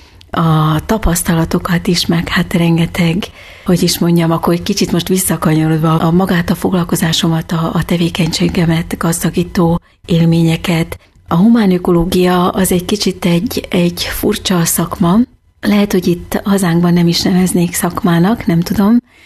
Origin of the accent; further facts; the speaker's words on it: Switzerland; moved away as an adult; now in Hungary; Én menekültként kerültem, tehát Svájcba, és ott nőttem fel, ott jártam iskolába, érettségiztem, jártam egyetemre, vállalkoztam, éltem, dolgoztam. Körülbelül 25 évig, 25 év után döntöttünk úgy férjemmel, hogy haza költözünk Magyarországra.